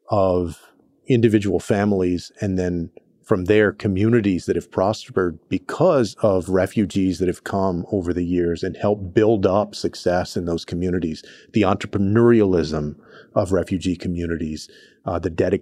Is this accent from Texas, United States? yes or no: yes; Texas, United States; I would talk to them about places like Houston in my home state of Texas